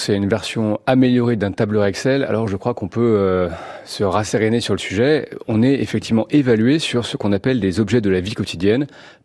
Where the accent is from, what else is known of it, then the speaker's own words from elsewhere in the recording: France; en tant que Français, j'ai l'optimisme chevillé au corps.